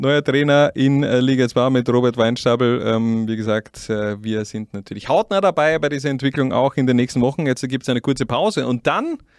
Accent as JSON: {"language": "German", "region": "Styria", "country": "Austria", "tie": "born or raised there", "said": "das ist meine Heimat. Das ist die Steiermark."}